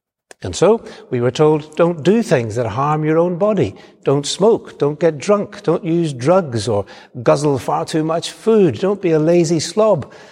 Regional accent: Belfast, Northern Ireland, United Kingdom; were teenagers, some time ago, growing up in Belfast, Northern Ireland

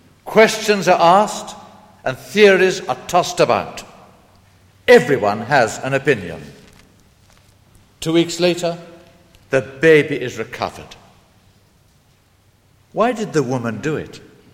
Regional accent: Central Kenya, Kenya; Where I was brought up in Kenya, in Kikuyu country

